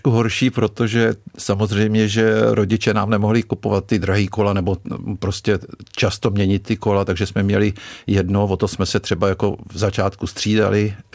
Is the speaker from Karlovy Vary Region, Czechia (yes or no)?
yes; Karlovy Vary, Karlovy Vary Region, Czechia; Já jsem vyrůstal v Karlových Varech.